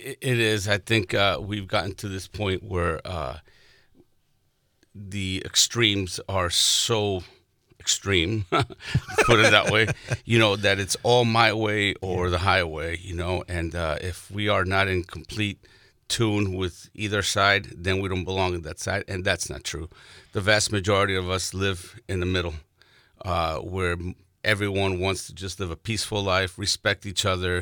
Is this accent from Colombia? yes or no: yes; Colombia; now in United States; you know, I came from Colombia. My family came from Colombia. We've gone through years of terrorist activity by the guerrillas and Pablo Escobar and the cartels and everything.